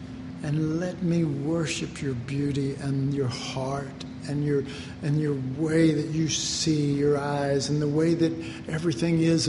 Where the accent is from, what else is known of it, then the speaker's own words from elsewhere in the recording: Dallas, Texas, United States; maybe that's just because I grew up in Oak Cliff and, you know, and all kind of junk like